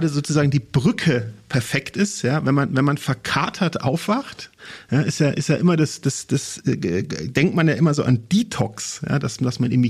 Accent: Munich, Bavaria, Germany; ich komme ja aus München

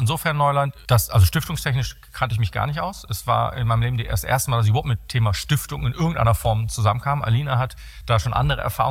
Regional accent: Ukraine; dass es irgendwo in der Welt, in dem Fall bei uns in der Ukraine

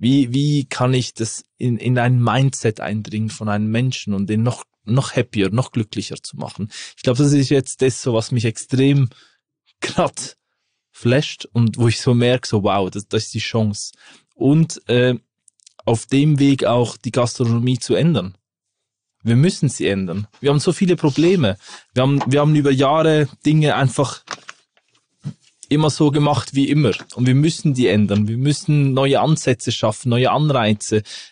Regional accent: Switzerland; Und bei uns in der Schweiz, die alpine Küche macht nur Sinn, weil wir sind ein Bauernland. Wir haben mehr Bauern wie alles andere.

